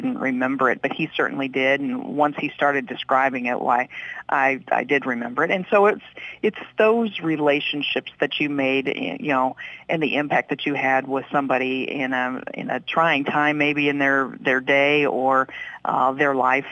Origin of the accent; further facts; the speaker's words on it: United States; And so growing up in Putnam County is a good foundation for folks.